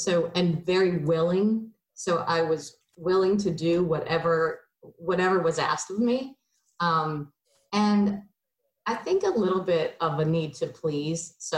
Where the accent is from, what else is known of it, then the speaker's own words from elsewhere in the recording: Annapolis, Maryland, United States; I grew up in Annapolis.